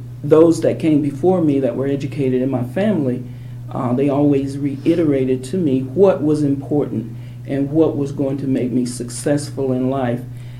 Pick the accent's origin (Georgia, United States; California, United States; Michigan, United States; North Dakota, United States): Georgia, United States; Marietta; I grew up in Marietta, Georgia, a suburb of the great metropolitan Atlanta.